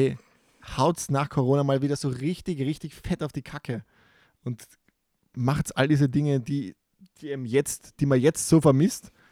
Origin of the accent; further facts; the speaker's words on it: Austria; was man bei uns in Österreich Eurofighter nennt